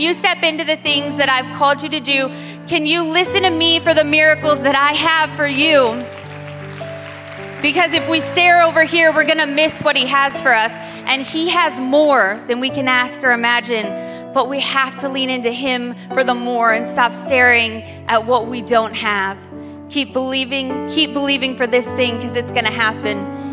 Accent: California, United States; moved away as an adult; I'm originally from California, for those of you who don't know, and came here when I was 18.

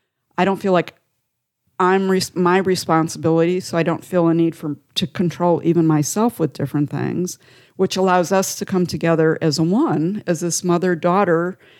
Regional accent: Cleveland, Ohio, United States; moved away as an adult; also born or lived in Middle East; I grew up in Cleveland. I lived my whole life in the greater Cleveland area.

